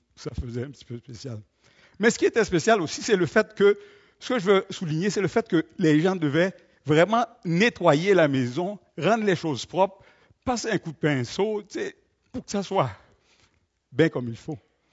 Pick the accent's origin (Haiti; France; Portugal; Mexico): Haiti; moved away; Plus de 40 ans que je suis parti d'Haïti.